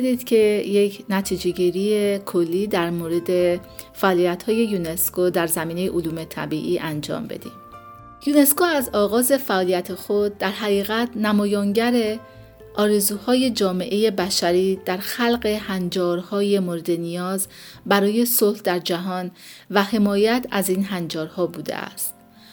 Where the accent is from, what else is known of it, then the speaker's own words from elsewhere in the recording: Iran; من در کشور ایران بزرگ شدم.